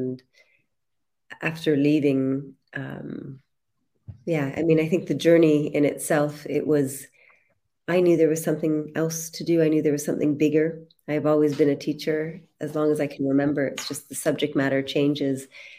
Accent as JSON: {"language": "English", "country": "Canada", "tie": "born or raised there", "said": "so I grew up in Canada, but I was had a very, very hectic position within restaurants."}